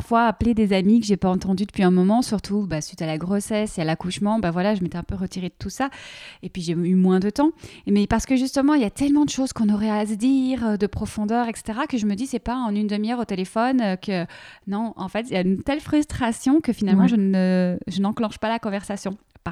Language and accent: French; Belgium; now in France; Et donc, toi en Suisse, moi, je suis belge, il y a un beau mélange.